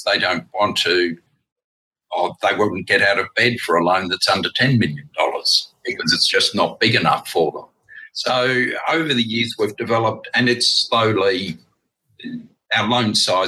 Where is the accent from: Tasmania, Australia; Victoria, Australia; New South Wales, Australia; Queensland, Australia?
Queensland, Australia; Brisbane; My investors like the fact that I was born and bred in Brisbane. I know Brisbane.